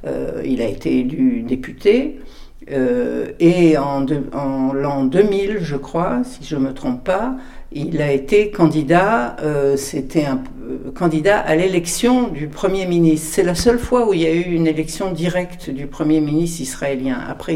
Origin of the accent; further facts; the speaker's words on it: Morocco; Je considérais que je faisais ma part en tant que Marocaine